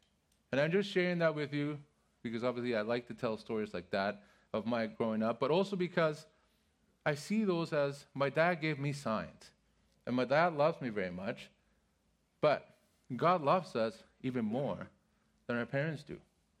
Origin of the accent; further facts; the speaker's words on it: Mexico City, Mexico; I grew up in Mexico City.